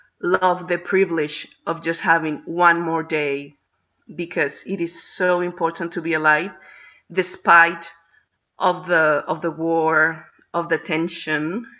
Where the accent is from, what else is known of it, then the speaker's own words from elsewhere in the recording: Venezuela; English is a second language; now in Australia; because I'm from Venezuela, living in Australia.